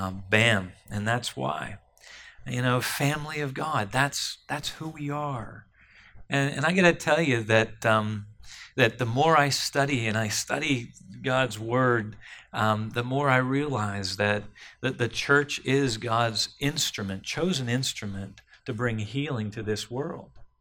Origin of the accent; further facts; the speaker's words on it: Johnstown, United States; when I met Jim and he found out I was from Johnstown, he said, "I don't like people from Johnstown."